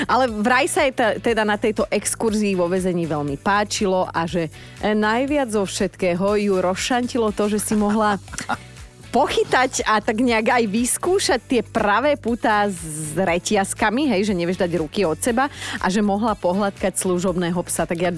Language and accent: Slovak; Borovce, Trnava Region, Slovakia; My u nás v Borovciach sme to aj akože normálne len tak zo zabavy.